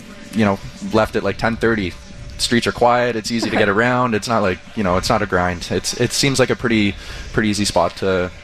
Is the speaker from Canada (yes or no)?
yes; Carp, Ontario, Canada; I'm from Carp, Ontario